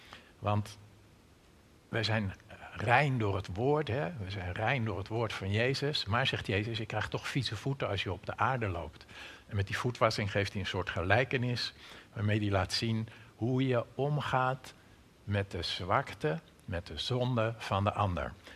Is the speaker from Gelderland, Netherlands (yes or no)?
no; North Holland, Netherlands; Ik kom helemaal uit Noord-Holland, zoals je hoort.